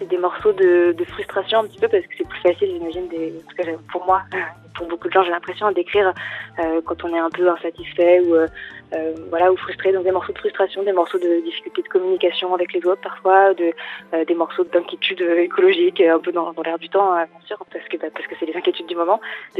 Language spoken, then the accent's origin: French; Nantes, Pays de la Loire, France; now in Aix-en-Provence, France; moi j'habite à Aix-en-Provence, mais originairement on est de Nantes